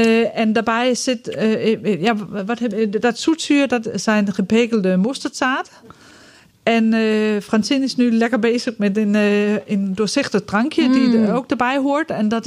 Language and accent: Dutch; Denmark; Dutch is a second language; Van Denemarken, waar ik vandaan kom.